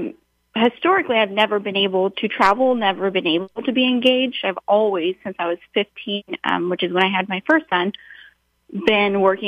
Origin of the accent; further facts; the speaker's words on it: United States; I felt as if it was my duty as an American